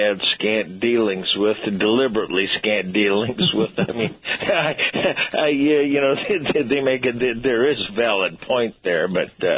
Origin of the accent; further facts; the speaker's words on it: Cleveland, Ohio, United States; I grew up in Cleveland. The Cuyahoga River caught fire.